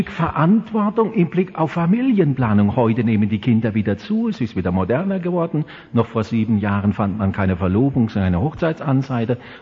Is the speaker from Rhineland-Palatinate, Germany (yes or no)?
yes; Rhineland-Palatinate, Germany; ich bin ein Pfälzer, ich komme aus der Pfalz